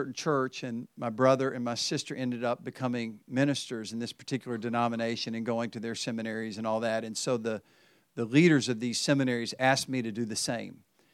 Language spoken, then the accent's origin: English; the South, United States; growing up in the South, we said, don't smoke, drink, or chew, or date any women who do.